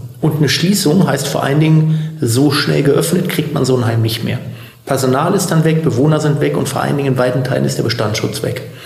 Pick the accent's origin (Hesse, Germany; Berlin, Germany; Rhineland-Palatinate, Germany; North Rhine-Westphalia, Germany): Berlin, Germany; born there; Das bedauere ich als gebürtiger Berliner natürlich sehr.